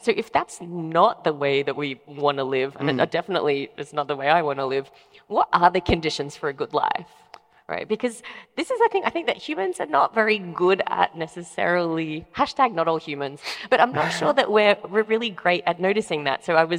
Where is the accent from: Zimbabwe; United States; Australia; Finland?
Australia; I'm Australian. It's a big word.